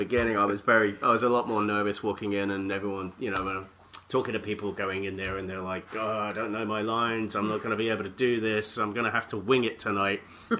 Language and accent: English; United Kingdom; As a Brit